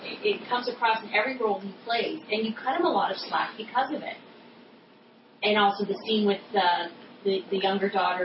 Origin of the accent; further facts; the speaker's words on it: Montreal, Quebec, Canada; I grew up in Montreal. Our French, our English language options were very limited.